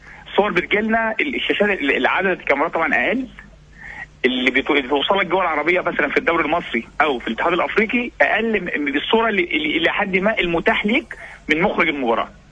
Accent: Egypt; مش مش مش عربيه زي عندنا في مصر او سياره زي عندنا في مصر

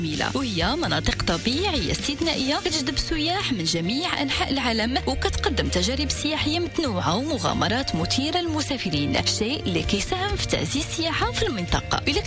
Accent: Morocco; وهي من بين الرياضات اللي كتزاول في بلادنا المغرب

